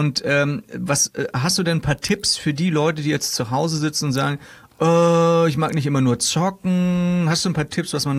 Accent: Kiel, Schleswig-Holstein, Germany; Wir kennen das schon als Kieler.

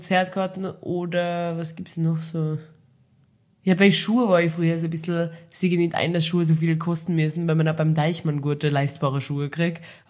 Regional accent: Carinthia, Austria; Bei uns in Kärnten sagt man Glauben.

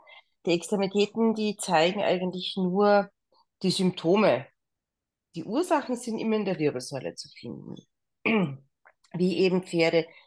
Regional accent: Austria; ich komme aus Österreich.

